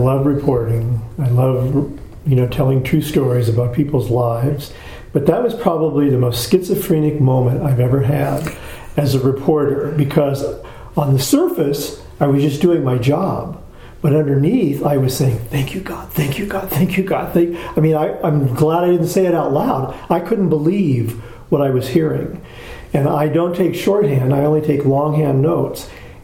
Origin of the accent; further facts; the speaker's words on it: Spokane, Washington, United States; get on an airplane and fly to Hawaii, where I'm going to live out my retirement and not be here in my hometown.